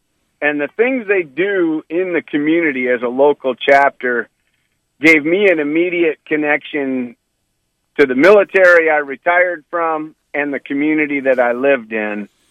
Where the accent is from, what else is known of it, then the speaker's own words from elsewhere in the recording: St. John's, Michigan, United States; I grew up in St. John's, Michigan, 18 miles north of Lansing and East Lansing, Michigan State University right there.